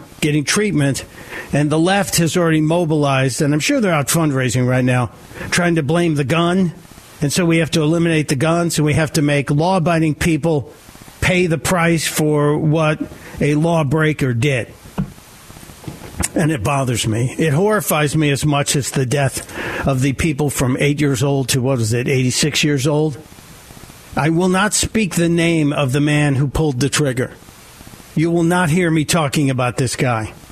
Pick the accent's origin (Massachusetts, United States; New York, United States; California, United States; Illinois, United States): Illinois, United States; Chicago; because I'm a Chicagoan by birth. I grew up in Chicago and was raised on the south side.